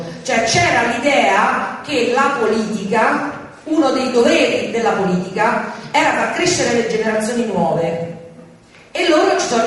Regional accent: Rome, Lazio, Italy; io che sono di Roma

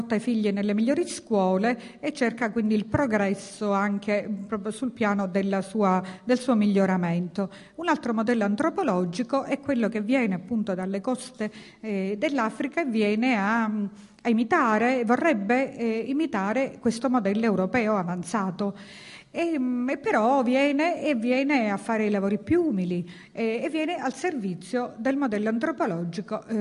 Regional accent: Trapani, Sicily, Italy; born there; Io sono nata a Trapani, è una città pure di frontiera, un avamposto come Mazzara, come Lampedusa, ed ero bambina, ci sono vissuta pochissimo

